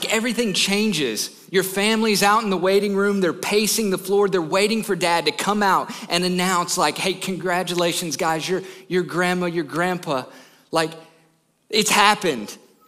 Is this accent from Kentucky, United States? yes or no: yes; Kentucky, United States; I'm from Kentucky.